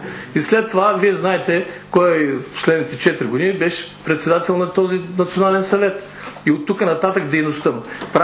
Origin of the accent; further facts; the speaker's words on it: Stara Zagora, Stara Zagora Province, Bulgaria; Примерно ще ви кажа един град, поне съм старозагорец. Стара Загора